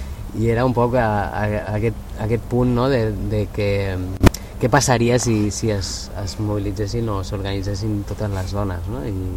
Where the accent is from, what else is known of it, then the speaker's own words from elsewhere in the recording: Balearic Islands, Spain; pues som dos mallorquins que estem acollits per a aquest rectorat ocupat